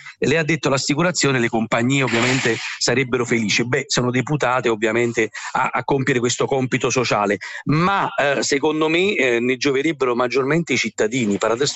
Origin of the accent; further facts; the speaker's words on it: Naples, Campania, Italy; Io che sono napoletano, nessuno mi assicurerebbe